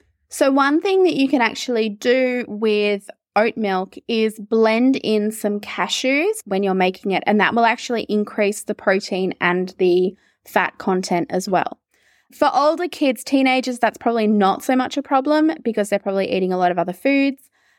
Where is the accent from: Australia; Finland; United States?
Australia; as an Australian